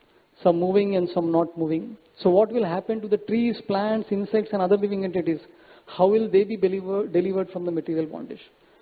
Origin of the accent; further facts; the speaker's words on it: Nizamabad, Telangana, India; I am from South, and I am from the place called as Nizamabad. You can understand from the name itself. We were surrounded by the non-Hindus. The locality was surrounded by non-Hindus.